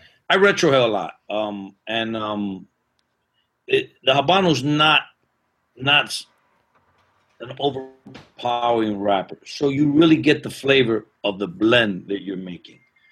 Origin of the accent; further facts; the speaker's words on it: Miami, Florida, United States; I grew up in Miami, and I'm a big Dolphin fan.